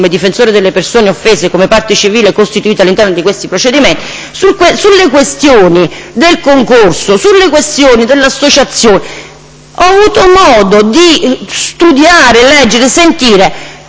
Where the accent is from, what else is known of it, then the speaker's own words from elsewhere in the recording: Naples, Campania, Italy; Sapete, io vengo da Napoli